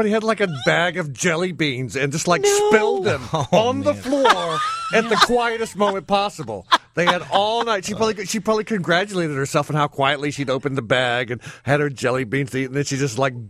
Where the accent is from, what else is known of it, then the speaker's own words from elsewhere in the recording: Eureka Springs, Arkansas, United States; yes, the Ozarks, Eureka Springs, Arkansas, little Switzerland of the Ozarks.